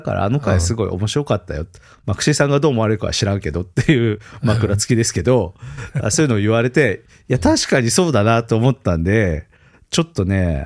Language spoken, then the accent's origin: Japanese; Hokkaido, Japan; born there; 僕北海道生まれなんで、まあ、道民は大体優しいとかね